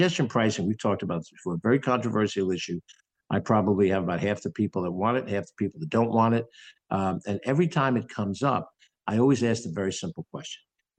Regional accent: Mount Vernon, United States; the school children in impoverished neighborhoods like the one I grew up in Mount Vernon

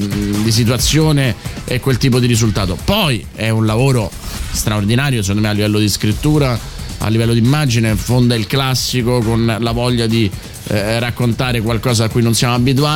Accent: Rome, Lazio, Italy; festeggerò da romano lo scudetto della Roma.

